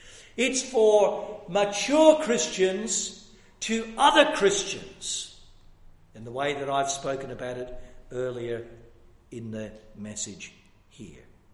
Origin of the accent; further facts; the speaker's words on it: Glasgow, Scotland, United Kingdom; born there; You know, I was born in Glasgow. I've been back to Glasgow a couple of times